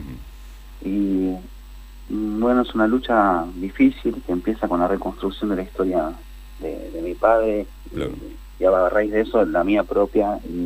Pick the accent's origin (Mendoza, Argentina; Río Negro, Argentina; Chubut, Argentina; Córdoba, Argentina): Río Negro, Argentina; Cinco Saltos; born there; yo nací en Cinco Saltos